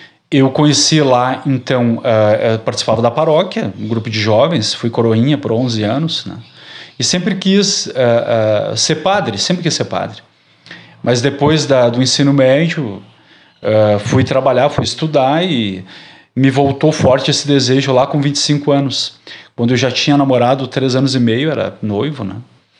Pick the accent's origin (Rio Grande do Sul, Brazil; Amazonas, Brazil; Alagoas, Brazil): Rio Grande do Sul, Brazil; Sapucaia do Sul; also born or lived in Barros Cassal / Porto Alegre; Mas eu menos de um ano minha família foi para Porto Alegre, né? Sapucaia. Eu morei em Porto Alegre cerca de 5 anos, mas a minha criação, a minha adolescência, infância, foi ali em Sapucaia, né? Que é uma cidade dormitório de Porto Alegre.